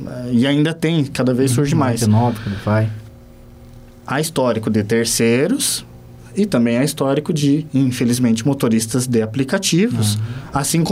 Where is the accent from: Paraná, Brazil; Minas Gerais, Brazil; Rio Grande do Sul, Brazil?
Paraná, Brazil; Pinhais; da pessoa simples lá do bairro, de onde eu cresci, lá em Pinhais